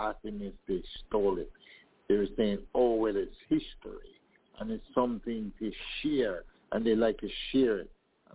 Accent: Jamaica; I'm from Jamaica.

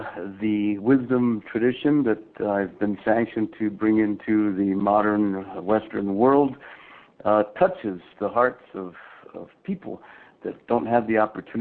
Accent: Peru; also born or lived in Lima / Pucallpa / Chiclayo; Born and raised in Peru. Born in the district of Lima called Lince.

